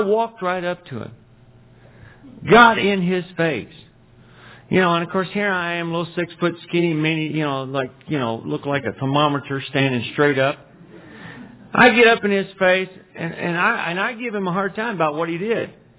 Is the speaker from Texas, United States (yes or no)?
yes; Texas, United States; Of course, I'm from Texas.